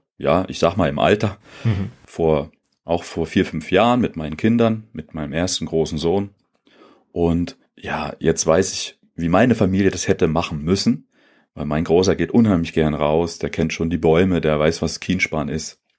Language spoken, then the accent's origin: German; Thuringia, Germany; now in Berlin, Germany; wenn ich wieder nach Thüringen zurückkehre in meine Heimat, dann fällt mir sofort auf diese hohen Berge und diese tollen, dichten Wälder.